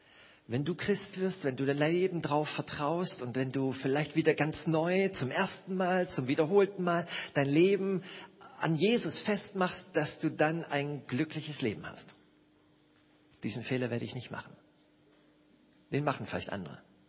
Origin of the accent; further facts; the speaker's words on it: East Germany, Germany; born there; Ich sage immer, ich bin bekennender Ossi. Also das heißt, ich bin im Osten geboren. Meine Mutter ist aber Schwäbin.